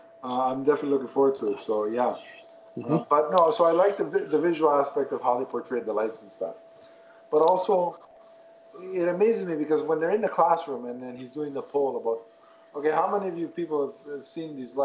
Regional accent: Canada; I'm Canadian.

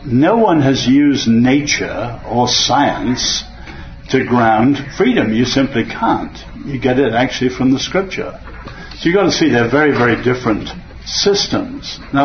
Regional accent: England, United Kingdom; I grew up in England too.

